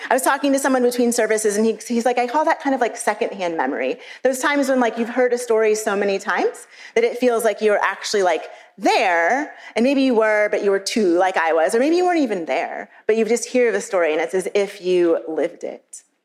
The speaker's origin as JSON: {"language": "English", "town": "St. Louis", "region": "Missouri", "country": "United States", "tie": "born or raised there", "said": "But I grew up in St. Louis."}